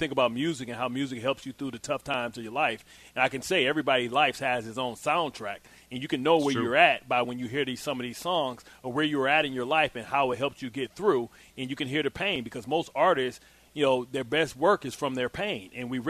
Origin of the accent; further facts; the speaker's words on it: Detroit, Michigan, United States; I'm from Detroit, Michigan. I grew up around all black people. My first, only had one white student in my entire school. I was really segregated. And, you know, I grew up in the 80s during the height of the drug and gang era.